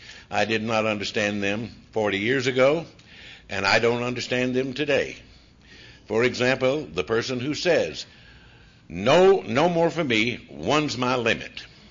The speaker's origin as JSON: {"language": "English", "region": "Georgia", "country": "United States", "tie": "born or raised there", "said": "But then I went off to college, only 40 miles from my hometown, to the metropolis then of Athens, Georgia."}